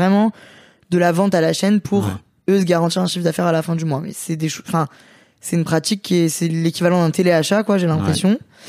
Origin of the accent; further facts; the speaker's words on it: Lyon, Auvergne-Rhône-Alpes, France; Moi, je suis lyonnaise